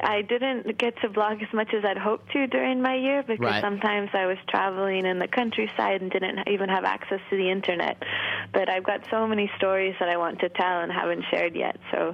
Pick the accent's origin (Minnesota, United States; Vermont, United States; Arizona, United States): Vermont, United States; Thetford; I'm from Thetford, Vermont.